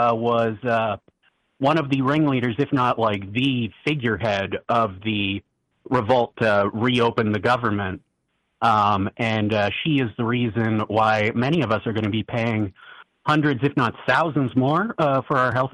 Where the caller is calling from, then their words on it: New Hampshire, United States; I'm calling from New Hampshire.